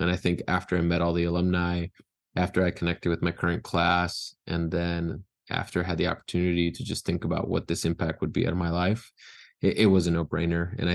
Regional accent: Chicago, Illinois, United States; As a Latino of Mexican descent, I was born and raised in Chicago.

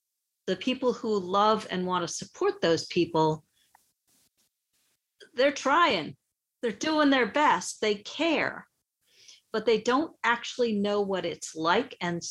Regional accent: New York, United States; I grew up in New York, as you said

